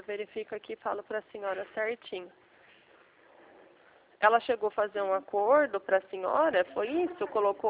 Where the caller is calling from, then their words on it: São Paulo, Brazil; A gente fala da central, tá? Aqui de São Paulo.